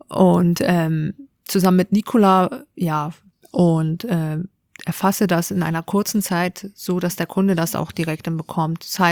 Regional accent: Hamburg, Germany; In Wilhelmsburg tatsächlich. Also ich komme tatsächlich aus der Hood.

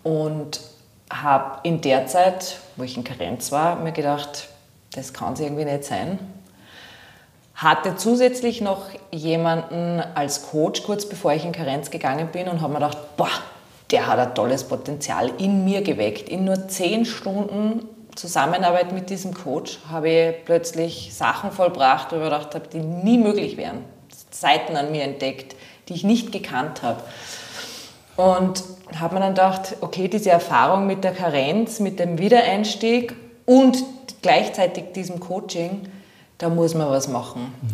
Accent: Salzburg, Austria; Das ist ja meine alte Heimatstadt eigentlich. Ich bin in Salzburg geboren und aufgewachsen.

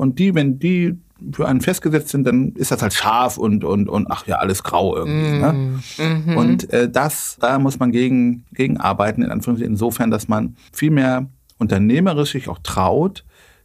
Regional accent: Goslar, Lower Saxony, Germany; born there; now in Hamburg, Germany; 45. Und ja, bin Vater von einer Tochter, verheiratet, jetzt in Hamburg hier ansässig. Geboren bin ich in Niedersachsen in Goslar.

